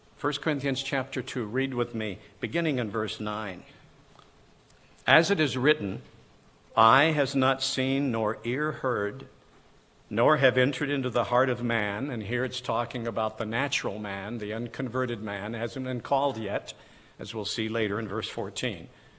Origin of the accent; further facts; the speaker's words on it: Tennessee, United States; born there; But knowing many of my relatives, I was born in Tennessee, and they were a bunch of drinkers.